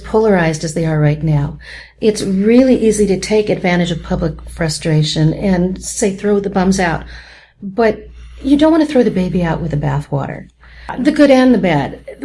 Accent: La Mesa, California, United States; I grew up in La Mesa. 4 generations of my family have lived in La Mesa.

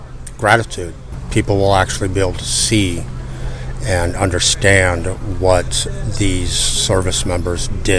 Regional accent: El Cajon, California, United States; I am actually completely honored because I was born and raised here in El Cajon, and I am a Navy veteran from the Desert Storm era

